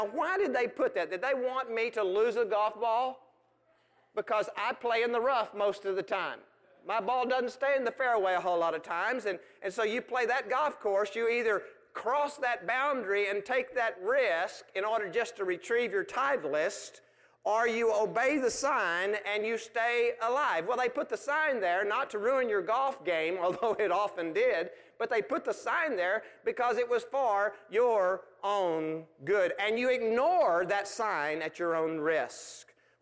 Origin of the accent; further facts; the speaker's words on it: Texas, United States; Now, I grew up in West Texas.